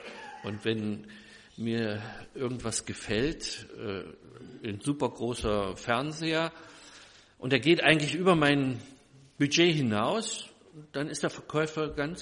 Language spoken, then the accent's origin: German; Rostock, Mecklenburg-Vorpommern, Germany; also born or lived in Leipzig; Und ich bin in Leipzig geboren, habe dort die ersten 6 Jahre meines Lebens zugebracht. Dann ist mein Vater versetzt worden, der war auch Pastor, und zwar nach Rostock ans Meer.